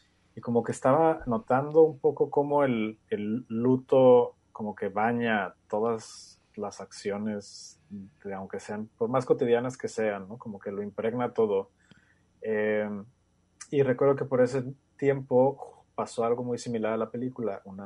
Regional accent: Guadalajara, Jalisco, Mexico; yo soy tapatío, nací en Guadalajara y viví ahí toda mi vida

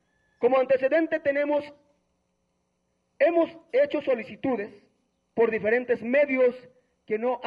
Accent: Jalisco, Mexico; Somos los Wixárikas de Jalisco

